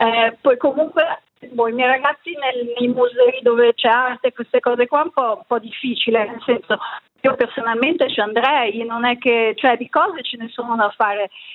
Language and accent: Italian; Ticino, Switzerland; moved away; Io sono una ticinese che abita da più di 20 anni in Svizzera tedesca